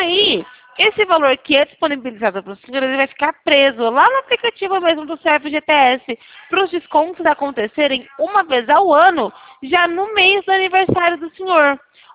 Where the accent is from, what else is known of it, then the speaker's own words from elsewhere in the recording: Sumaré, São Paulo, Brazil; Eu sou aqui de Sumaré, Campinas, interior de São Paulo.